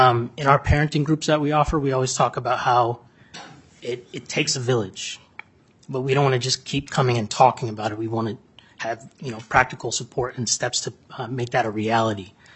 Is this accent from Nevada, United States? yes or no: yes; Las Vegas, Nevada, United States; moved away as an adult; a serious decision that I was facing was moving back to my hometown of Las Vegas and parenting from afar, 1,600 miles away